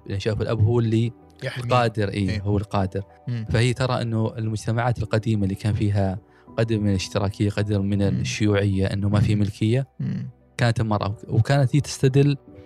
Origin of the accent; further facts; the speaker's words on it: Saudi Arabia; وهذا للأسف حتى موجود ما زال عندنا في السعودية